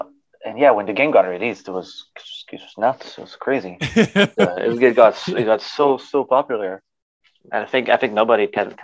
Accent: Paris, Île-de-France, France; I'm from Paris.

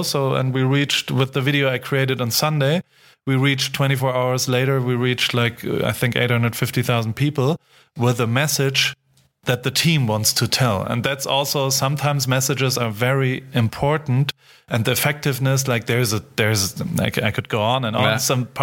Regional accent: Heidelberg, Baden-Württemberg, Germany; I grew up in Heidelberg.

